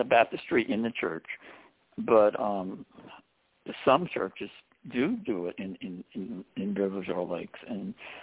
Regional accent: New Jersey, United States; No. Joan was from Ohio and I was from New Jersey.

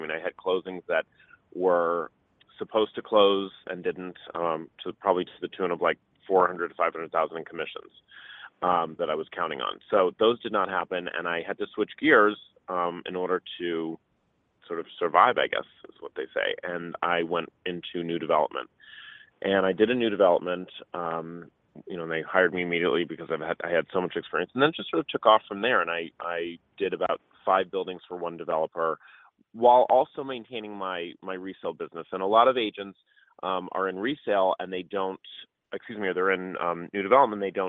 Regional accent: Boston, Massachusetts, United States; moved away as an adult; also born or lived in Los Angeles; now in New York, United States; In 1996, I was in college in Los Angeles, and I am from Boston originally. Moved to LA to do college.

